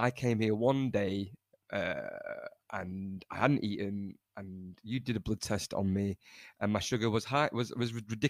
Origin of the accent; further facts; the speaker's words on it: Manchester, North West England, United Kingdom; Not Pakistan or India, that I came from Manchester and I insulted the whole table.